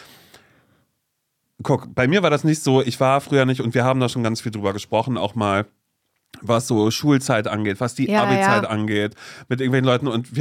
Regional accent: Mecklenburg-Vorpommern, Germany; moved away; warum bist du aus MacPom weg und bla, so, weil da ging es auch darum, so, ne, wo ich groß geworden bin

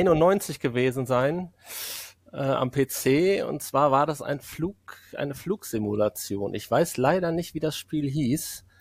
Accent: North Rhine-Westphalia, Germany; man konnte schon hier bei uns am Biggesee entlang fliegen. Der war also als Biggesee erkennbar hier bei uns im Sauerland.

